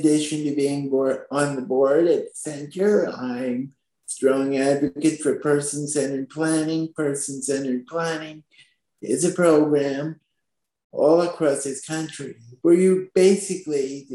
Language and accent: English; New Jersey, United States; I'm 23 years old. I'm from Atsikin, New Jersey.